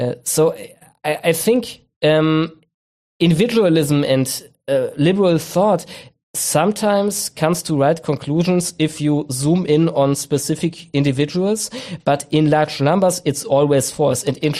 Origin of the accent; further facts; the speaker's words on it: Germany; even as I grew up as a millennial in the 2000s, there was this strong barrier